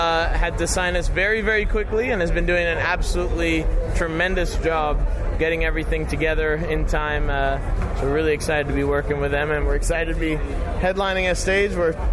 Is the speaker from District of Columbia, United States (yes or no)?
yes; Washington, District of Columbia, United States; We're from Washington, D.C. in the States.